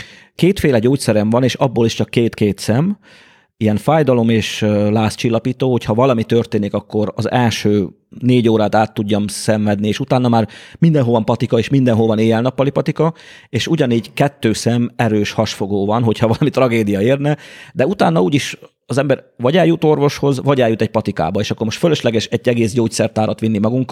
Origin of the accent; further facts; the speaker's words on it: Romania; én egy zárt országban nőttem föl, tehát gyerekként Ceausescu Romániájában